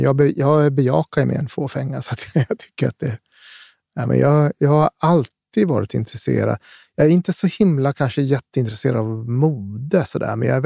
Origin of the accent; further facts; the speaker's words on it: Skellefteå, Västerbotten County, Sweden; jag växte upp i Skellefteå